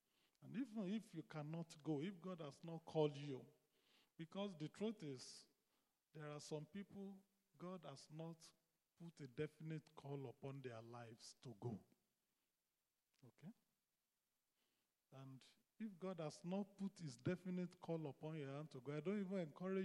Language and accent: English; Nigeria; You know, as a Nigerian, when we were growing up, we have been living together with the Fulani X-Men.